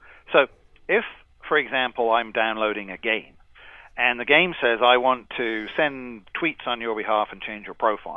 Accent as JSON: {"language": "English", "town": "Coventry", "region": "West Midlands", "country": "United Kingdom", "tie": "born there", "said": "I was born in Coventry in the UK"}